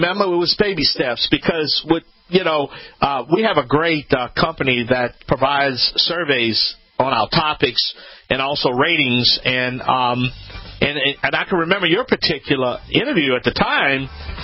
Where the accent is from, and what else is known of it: Louisiana, United States